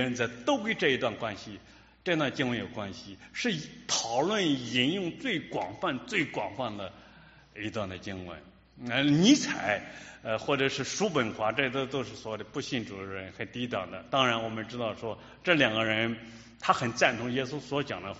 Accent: China; 不亚于我们中国人一提到孔孟之道或者老庄思想

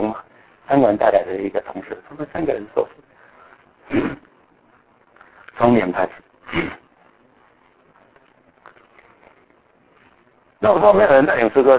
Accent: Taiwan; 因为我们的聚会里面呢，清一色是中国大陆人，只有我们夫妇两个人是台湾人。

